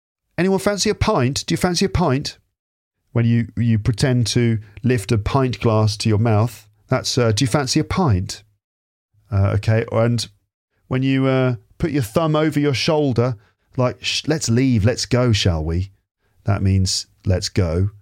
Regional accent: United Kingdom; and yes, I say scheduled, not scheduled, because I'm British.

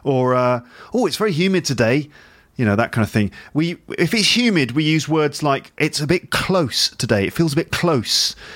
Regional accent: England, United Kingdom; I have to, because I'm English.

